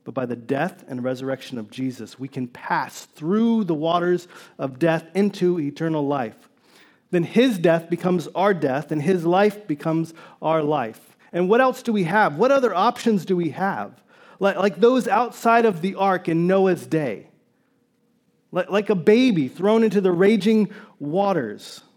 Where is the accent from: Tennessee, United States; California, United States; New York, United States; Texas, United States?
Tennessee, United States; also born or lived in Georgia, United States; So I grew up in Tennessee and Georgia and South and the East.